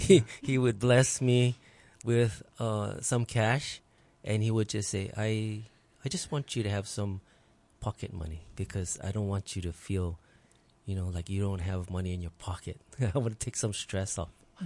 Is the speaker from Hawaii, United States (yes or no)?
yes; Pearl City, Hawaii, United States; I grew up right here. I'm a local boy. Grew up in Pearl City area. My whole childhood was there.